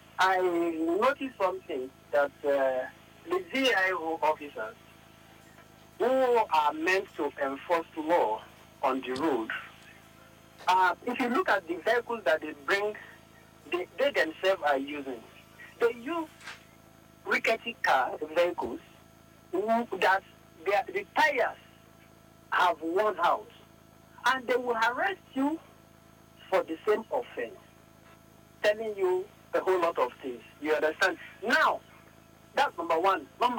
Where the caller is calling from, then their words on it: Kubwa, Federal Capital Territory, Nigeria; I'm calling from Kubwa.